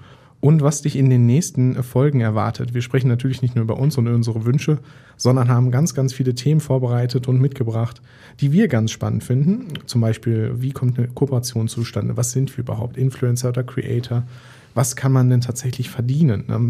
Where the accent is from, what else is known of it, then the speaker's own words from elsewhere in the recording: Dortmund, North Rhine-Westphalia, Germany; Ich bin im Dortmunder Norden groß geworden